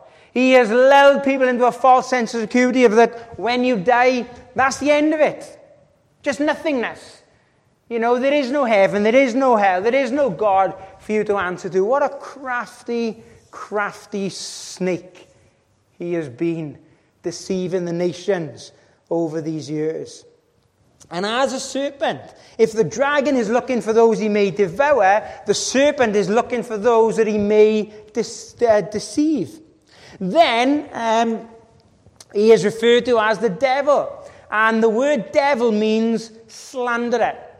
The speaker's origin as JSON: {"language": "English", "region": "Wales", "country": "United Kingdom", "said": "I'm from Wales"}